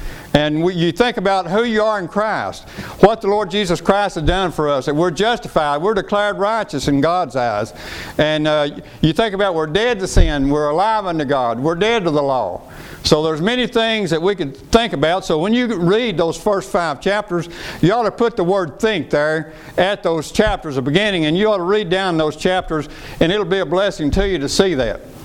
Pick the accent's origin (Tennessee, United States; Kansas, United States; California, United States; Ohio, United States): Tennessee, United States; I was raised in Tennessee.